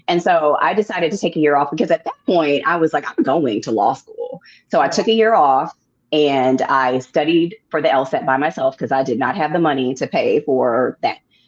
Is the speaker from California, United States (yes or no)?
yes; San Diego, California, United States; now in Atlanta, United States; But when I got to high school, growing up in San Diego, there are Black people there, but there aren't a lot.